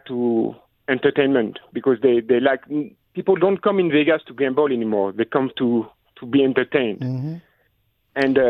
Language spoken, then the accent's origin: English; France; I'm from France and my wife is from Quebec, so we have to go back to Quebec.